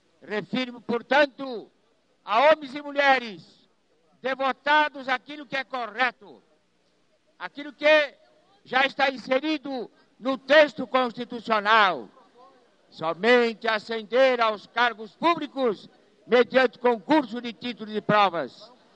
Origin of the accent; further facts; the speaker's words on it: São Paulo, Brazil; Vou agora falar da cidade de São Paulo, de onde eu vim